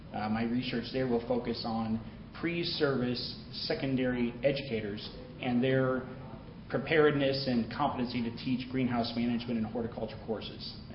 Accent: Illinois, United States; Well, as Brian said, I'm from Murray State University, but I'm from Southern Illinois.

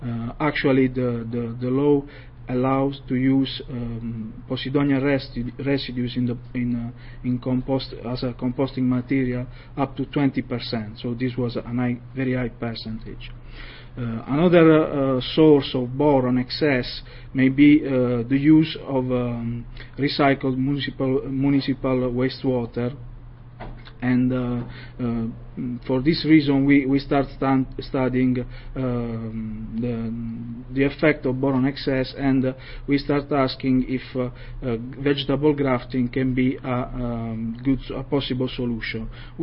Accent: Southern Italy, Italy; English is a second language; I am a postdoc from Southern Italy, University of Bari

